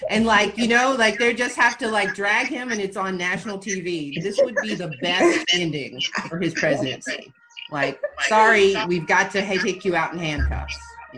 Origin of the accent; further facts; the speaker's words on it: United States; when they find out I'm an American